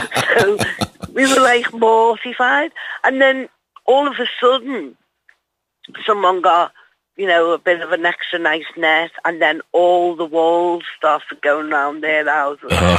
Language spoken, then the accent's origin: English; Liverpool, North West England, United Kingdom; It was, because I remember we all got took down to Lewis's. That's a big shop on the corner.